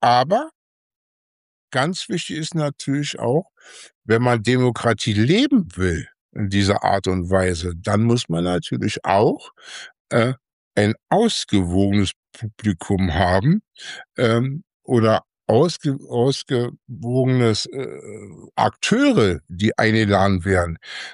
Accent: North Rhine-Westphalia, Germany; Hier am Niederrhein in meinem Heimatort

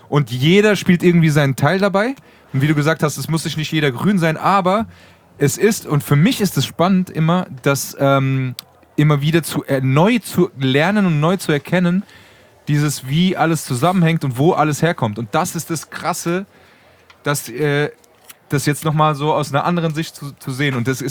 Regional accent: Frankfurt, Hesse, Germany; ich bin ein geborener Frankfurter.

